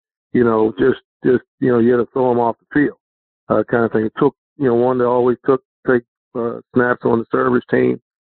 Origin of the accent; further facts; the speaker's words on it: Baltimore, Maryland, United States; The one place I hadn't worked in was my hometown, that's Baltimore.